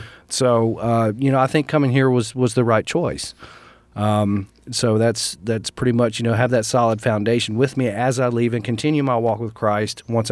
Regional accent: North Carolina, United States; Originally, I am from North Carolina.

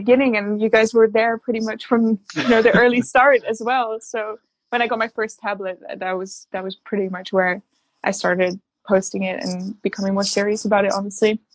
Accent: Netherlands; now in United Kingdom; I'm from the Netherlands. I'm currently in the UK, but I'm a Dutch artist.

